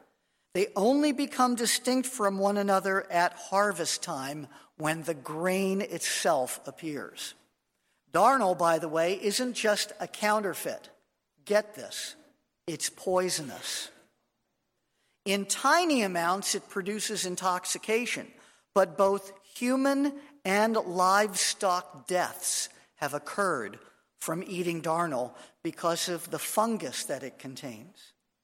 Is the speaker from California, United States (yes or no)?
yes; Los Angeles, California, United States; I'm a kid from Los Angeles. What do I know?